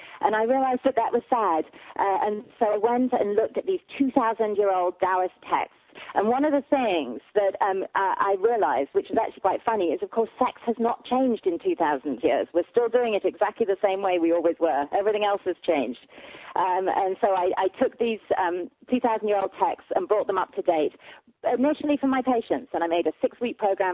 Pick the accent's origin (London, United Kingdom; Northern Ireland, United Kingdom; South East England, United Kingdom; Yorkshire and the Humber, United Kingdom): Yorkshire and the Humber, United Kingdom; moved away as an adult; now in United States; I'm from Yorkshire in the north of England originally, but I've been here in the United States for about 20 years, so I think I count as one of you now.